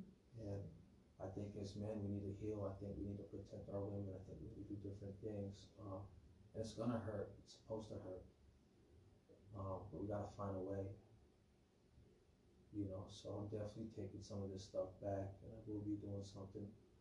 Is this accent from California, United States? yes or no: no; Hawaii, United States; Born and raised in Hawaii. Ex-military.